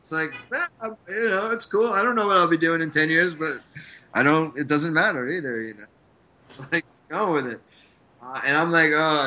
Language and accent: English; New York, United States; now in Los Angeles, United States; it takes like a month to stop getting aggravated by little stupid things as a New Yorker